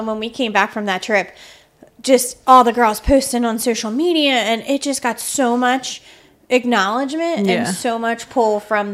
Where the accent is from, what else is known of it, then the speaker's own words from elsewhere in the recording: Philadelphia, Pennsylvania, United States; Yes, we are from Philly, and we love the Eagles and the Phillies.